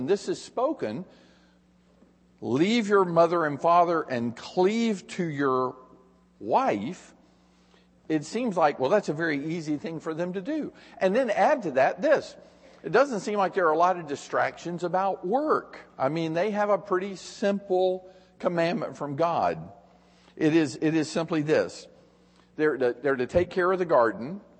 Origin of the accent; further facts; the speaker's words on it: Tampa, Florida, United States; when I was a boy, I grew up in Tampa, Florida. And in Florida, we have these sand spurs.